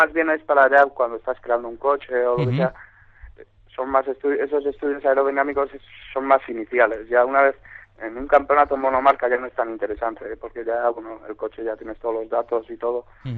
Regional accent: Basque Country, Spain; Todo el equipo, diríamos casi al 90% somos vascos. Quitando al dueño, que es un inglés, Los demás somos todos vascos.

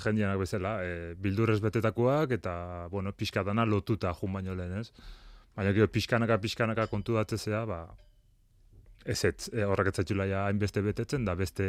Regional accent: Zumaia, Basque Country, Spain; Nik esango nuke nomada naizela. Zumaian jaiotakoa, Zumaian ezitakoa, eta ondo ezitakoa, gustoa, baina, bueno, bai, ezin geldik egon.

